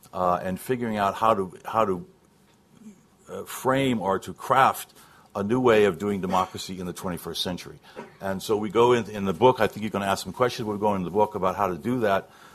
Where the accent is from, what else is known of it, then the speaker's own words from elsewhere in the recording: California, United States; I think the first of all, we come from California, and California is already a direct democracy.